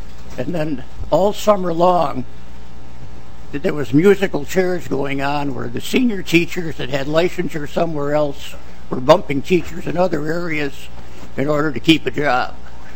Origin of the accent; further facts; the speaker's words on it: Rochester, United States; from Rochester